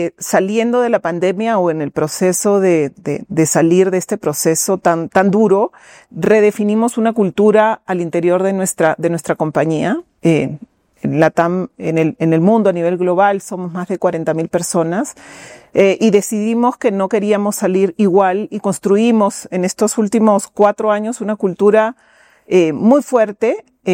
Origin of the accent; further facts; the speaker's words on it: Peru; moved away as an adult; now in Ecuador; Yo soy peruana y llegaba al Ecuador a vivir una nueva vida